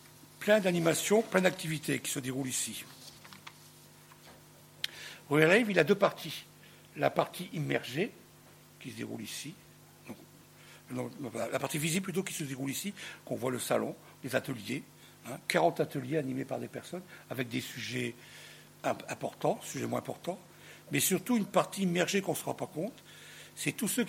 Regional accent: Hauts-de-France, France; moi, je ne suis pas du Pas-de-Calais, je suis du Nord, juste à côté.

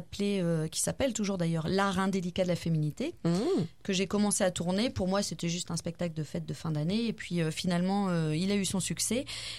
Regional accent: Hauts-de-France, France; Oui, et puis en tant que Nordiste, c'est quand même un peu la consécration, quoi.

